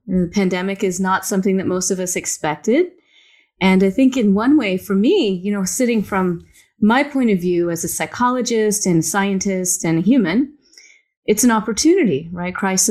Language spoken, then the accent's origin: English; the South, United States; I grew up in the South and all my friends were Baptist Christian.